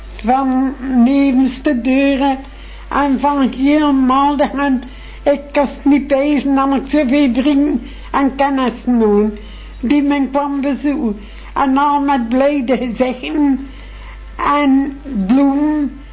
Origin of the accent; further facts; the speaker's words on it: Moerkerke, West Flanders, Belgium; Nee, ik ben van Moerkerke.